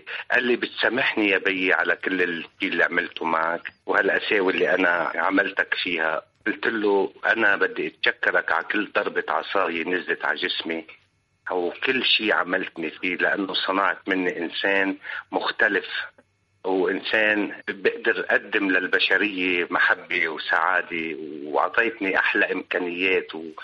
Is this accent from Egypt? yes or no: no; Syria; وأنا سوري